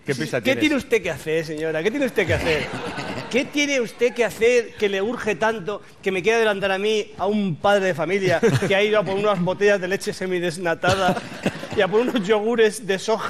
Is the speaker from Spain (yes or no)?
yes; Madrid, Community of Madrid, Spain; Yo soy madrileño, en cuanto algo tengo, ¿no?